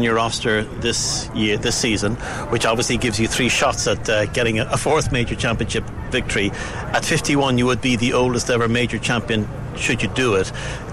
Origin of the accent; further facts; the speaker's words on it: Ireland; because I focus so much as an Irish journalist on Rory McIlroy